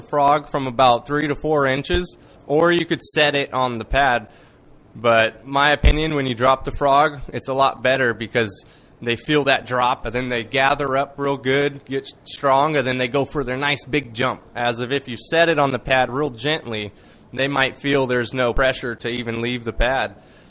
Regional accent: Modesto, California, United States; I'm from Modesto, California.

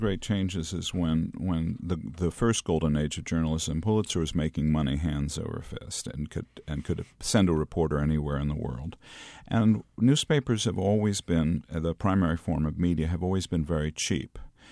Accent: Santa Fe, New Mexico, United States; In my hometown of Santa Fe, New Mexico, we had 108 reporters

